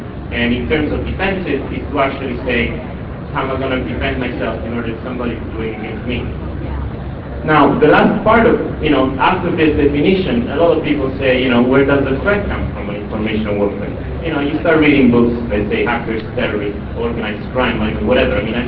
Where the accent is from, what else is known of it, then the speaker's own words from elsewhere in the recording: Italy; English is a second language; As you can hear from my accent, I'm actually not from Britain, but I'm actually from Italy